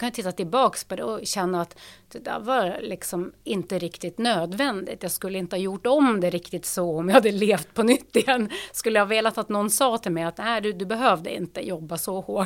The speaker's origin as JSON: {"language": "Swedish", "region": "Nordland", "country": "Norway", "tie": "born or raised there", "lives_now": "Uppsala, Sweden", "said": "Jag är född och uppvuxen i Lofoten i Nordnorge"}